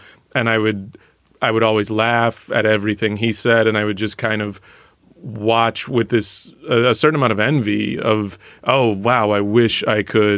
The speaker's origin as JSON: {"language": "English", "town": "Dallas", "region": "Texas", "country": "United States", "tie": "born or raised there", "said": "And what was weird was I grew up in Dallas, and so there's a Dallas Jack and Jill chapter"}